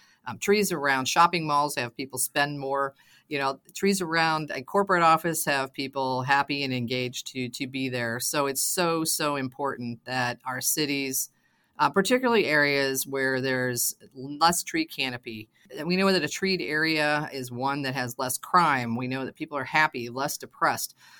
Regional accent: Kent, Ohio, United States; Well, you know, Doug, I grew up in Kent

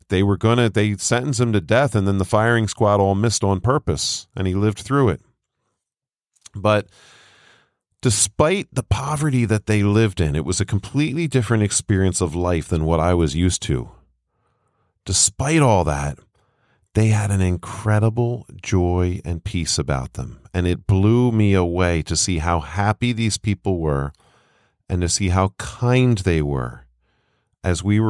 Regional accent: United States; And I had never seen it like that growing up in America.

